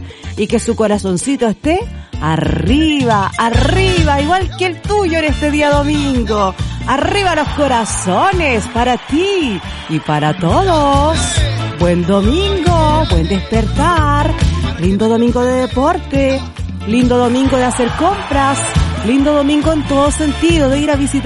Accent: San Pedro de la Costa, Biobío, Chile; sobre todo ahí de donde yo vengo, sé que está la Feria Libre de San Pedro de la Costa

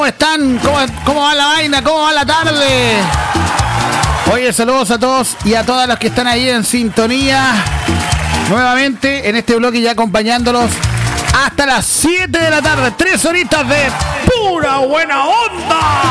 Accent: Chile; Así somos los chilenos, así somos los chilenos.

